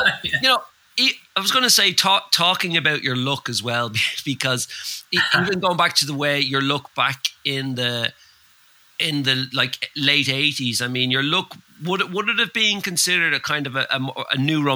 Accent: Bray, Leinster, Ireland; growing up in Bray, which, you know, I suppose Bray has always been like our Blackpool a little bit

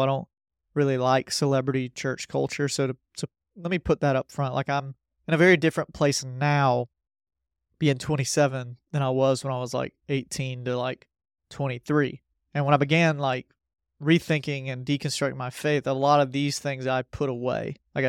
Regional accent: Georgia, United States; because I grew up in South Georgia at a First Baptist church. And I was in North Georgia during my college years

